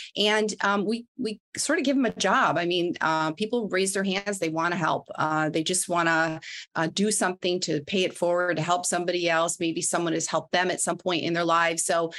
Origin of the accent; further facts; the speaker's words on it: Midwest, United States; I'm from the Midwest, but some people say PARI